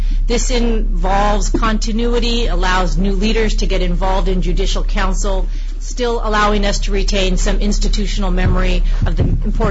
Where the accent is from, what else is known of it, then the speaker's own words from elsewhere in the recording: Sacramento, California, United States; we have our first business meeting here in Sacramento, here in the Capitol, not just because it's my hometown